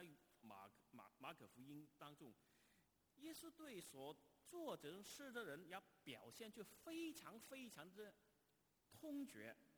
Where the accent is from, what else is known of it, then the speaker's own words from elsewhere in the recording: China; 我们中国人呢，我们中国的新贤